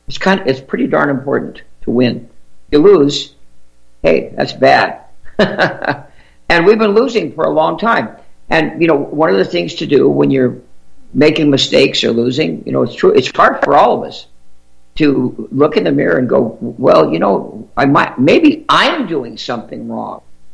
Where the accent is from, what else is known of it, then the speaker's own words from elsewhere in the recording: Santa Monica, California, United States; Stephen Miller, Santa Monica High School graduate, right from my hometown there.